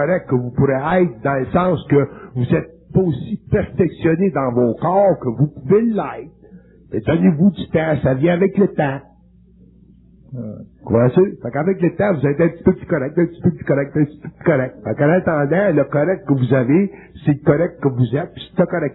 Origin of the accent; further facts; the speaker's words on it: Quebec, Canada; Puis on est des Québécois